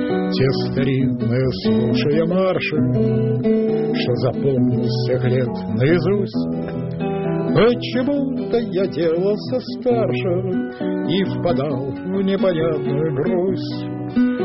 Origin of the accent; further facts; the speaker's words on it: Saint Petersburg, Russia; поскольку я блокадник, я ленинградец